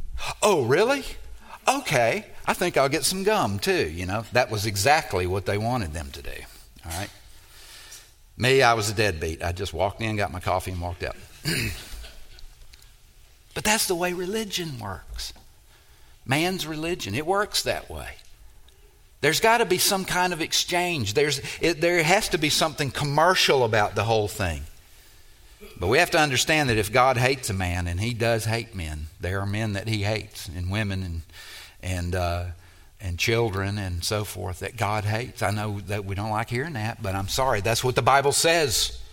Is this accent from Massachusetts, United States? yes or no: no; Mississippi, United States; And I did that because I'm from Mississippi and we take things, you know.